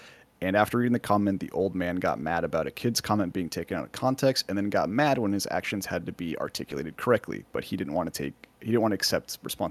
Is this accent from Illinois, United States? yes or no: no; California, United States; I'm from Southern California, though. So, like, I'm very spoiled in what we can do here.